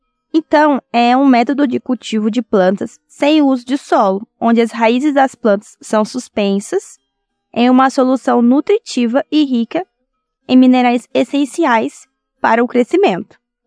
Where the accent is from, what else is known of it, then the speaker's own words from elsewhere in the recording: Bandeirantes, Paraná, Brazil; também sou de Bandeirantes, Paraná.